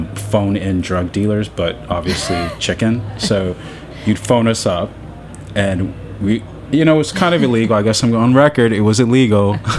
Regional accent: Los Angeles, California, United States; born there; Okay, I was born in L.A.

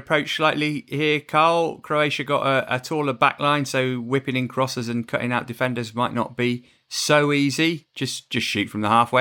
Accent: England, United Kingdom; but I'm English

